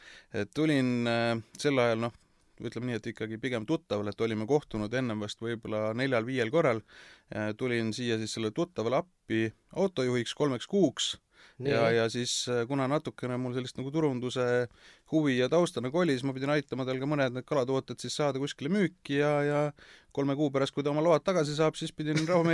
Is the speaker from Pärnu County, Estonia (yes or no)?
no; Tartu, Tartu County, Estonia; No tegelikult jah, ma olen pärit Tartust